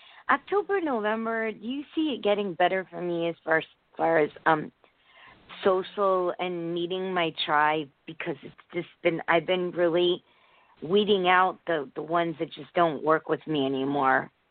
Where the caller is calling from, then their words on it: Connecticut, United States; from Connecticut.